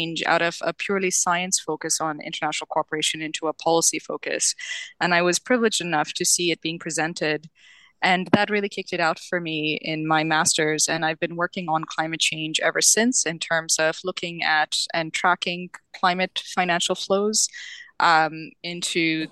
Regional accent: Canada; also born or lived in India / Saudi Arabia; I also was born up in India, and I grew up in Saudi Arabia and Canada.

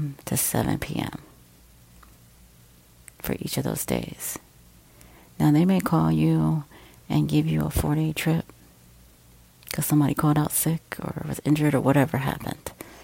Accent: United States; I'm speaking as an American person, as an American citizen working for a U.S. airline.

